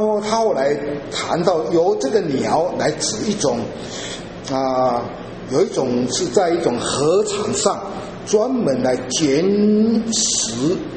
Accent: China; 我们这是我们和我们中国人的观念哈。

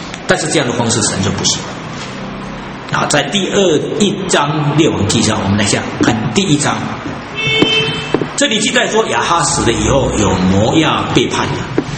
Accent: Taiwan; accent: Taiwanese; 我们台湾话很有趣啊

